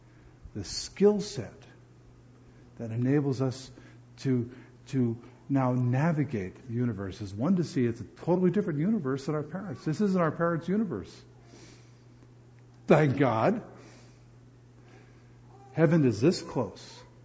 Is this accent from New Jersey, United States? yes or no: yes; New Jersey, United States; I'm from New Jersey. I call home. My brother doesn't know me anymore. Do I have a New Jersey accent?